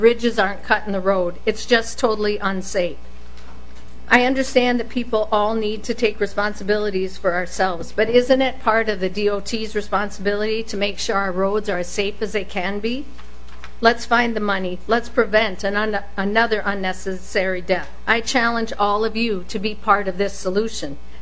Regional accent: West Concord, United States; I'm from West Concord.

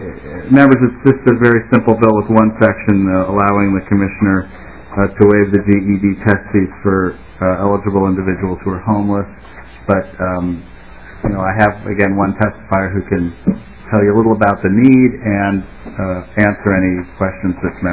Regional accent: Cincinnati, Ohio, United States; moved away as an adult; I was in Cincinnati, Ohio, my hometown. I lived there till I was 18.

